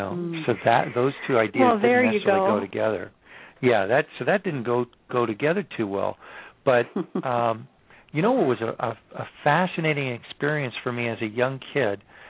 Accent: Kitchener, Ontario, Canada; I was assigned to ride on a bus to downtown Kitchener, which was my hometown, Kitchener, Waterloo, Ontario, and to go from Waterloo to Kitchener on a bus with my sister in all kinds of weather.

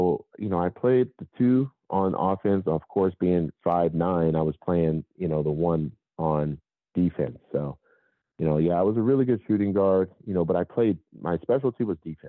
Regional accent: Seattle, Washington, United States; growing up in Seattle, Washington, going through different trials and tribulations

